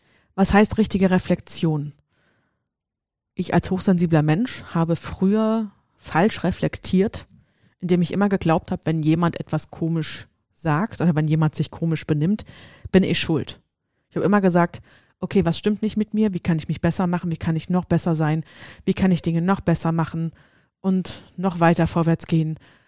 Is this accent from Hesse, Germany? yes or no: yes; Hesse, Germany; accent: Hessian; obwohl ich es eigentlich mit meinem hessischen Dialekt einfach nur spaßig gemeint habe.